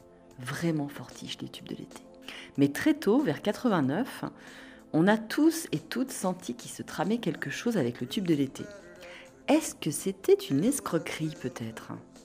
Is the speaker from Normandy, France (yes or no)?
yes; Normandy, France; Chez nous, en Normandie